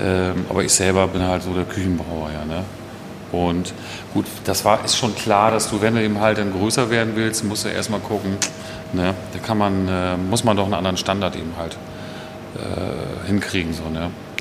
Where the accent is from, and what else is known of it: Bremen, Germany